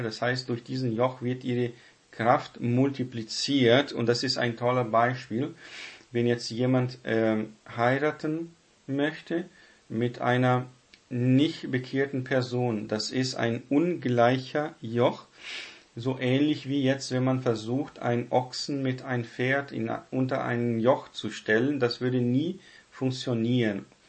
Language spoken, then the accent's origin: German; South Region, Brazil; now in Germany; noch vor 20, 30 Jahren in Südbrasilien, wo ich aufgewachsen bin, da benutzen sehr viele Leute